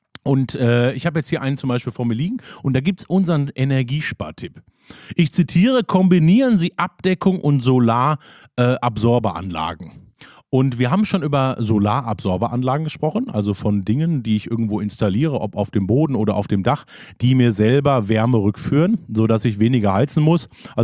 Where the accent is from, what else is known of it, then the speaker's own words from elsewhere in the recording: Hagen, North Rhine-Westphalia, Germany; Ich war einmal in der Saunalandschaft und da haben die einen Schwimmteich gehabt in meiner Heimat Hagen.